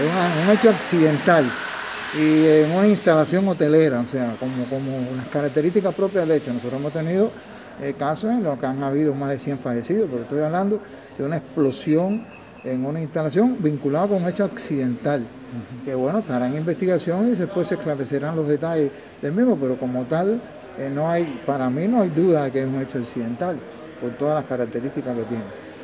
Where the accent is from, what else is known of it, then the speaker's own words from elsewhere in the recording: Cuba; excepto como un cubano ver la noticia